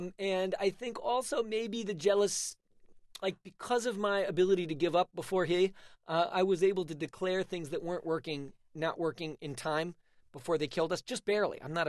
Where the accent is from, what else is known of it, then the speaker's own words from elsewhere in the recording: Manhattan, New York, United States; Well, I grew up in a cocoon where, you know, the four people who thought that way all lived, and they didn't know there were any other people.